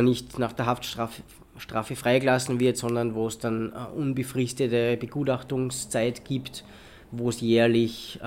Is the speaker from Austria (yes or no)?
yes; Salzburg, Austria; now in Vienna, Austria; ich wohne in Wien und bin eigentlich aus Salzburg.